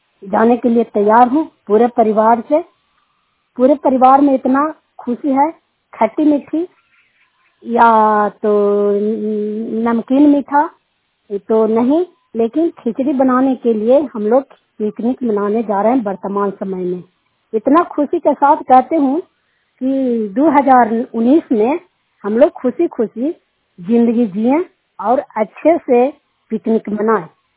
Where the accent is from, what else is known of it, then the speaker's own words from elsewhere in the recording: Bihar, India; मैं नालंदा जिला के रहने वाले हूँ।